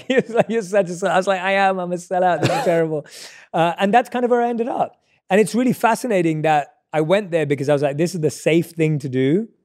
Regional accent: London, United Kingdom; That's not real for an Indian kid growing up in London.

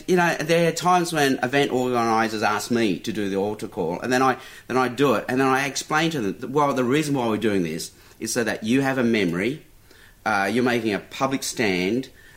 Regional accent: Adelaide, South Australia, Australia; I grew up in Baptist churches. Yeah, and that still happens. What I saw on Sunday night is exactly how evangelism was done when I went to Baptist church in Adelaide in the 1970s

